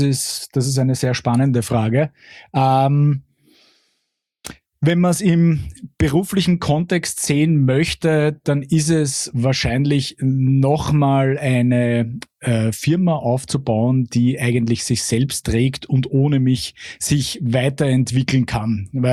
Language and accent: German; Vienna, Austria; born there; now in Salzburg, Austria; nachdem ich ja eigentlich gebürtiger Wiener bin, wie man vielleicht hört, ich aber meinen Lebensmittelpunkt mittlerweile in Salzburg habe, pendle ich zwischen diesen beiden Städten